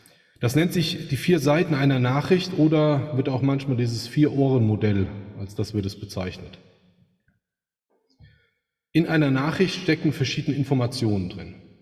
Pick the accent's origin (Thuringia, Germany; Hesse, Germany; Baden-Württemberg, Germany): Hesse, Germany; weil ich als Hesse doch manchmal ein bisschen andere Art und Weise habe, auch mit anderen umzugehen